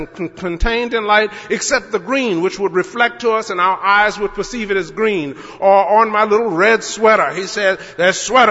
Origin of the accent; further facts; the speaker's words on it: Louisiana, United States; I should say that I'm from Louisiana, so the first day of school is always hot.